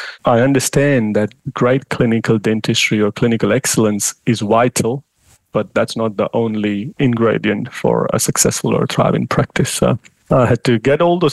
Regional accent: India; moved away as an adult; now in Australia; I was born and raised in India. I did my dental studies, a bachelor's degree in India. And then I wanted to explore the world, get global exposure. So I decided to come to Australia back in 2005.

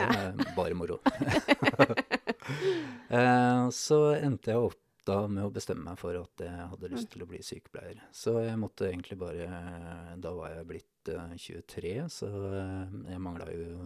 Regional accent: Oslo, Norway; Men jeg vokste opp I Oslo. Jeg har rukket å bli 50 år. Bodd litt forskjellige steder rundt omkring I landet.

